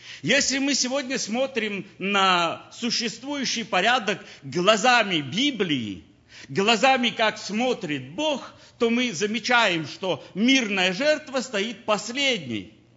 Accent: Ukraine; Я тоже украинец.

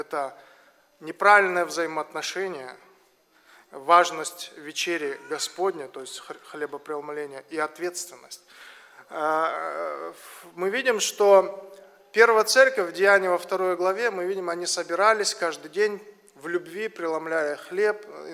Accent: Kazakhstan; now in Minneapolis, United States; я родом из Казахстана, живу в Америке, в городе Миннеаполис.

